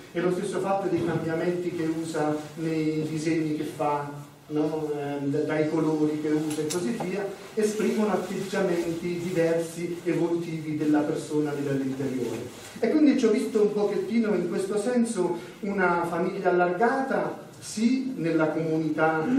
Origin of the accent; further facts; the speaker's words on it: Marche, Italy; tra l'altro vengo anche dalle Marche, quindi siamo compaesani in un certo senso